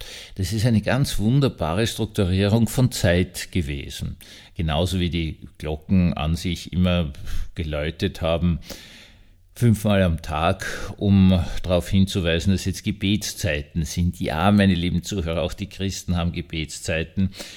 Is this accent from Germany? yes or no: no; Vienna, Austria; als Wiener, der in Wien aufgewachsen ist